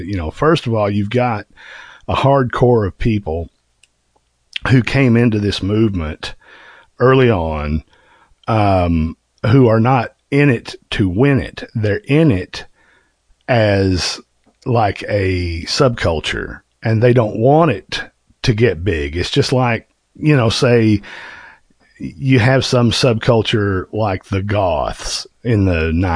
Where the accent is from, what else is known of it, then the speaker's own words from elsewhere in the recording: United States; I'm an American, and I'm a white nationalist